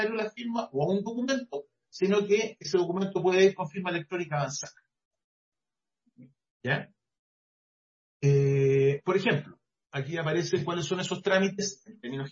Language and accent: Spanish; Valparaíso, Chile; Yo vengo de Valparaíso.